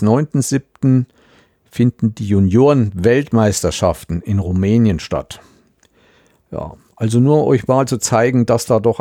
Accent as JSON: {"language": "German", "region": "Thuringia", "country": "Germany", "said": "Und das als Thüringer."}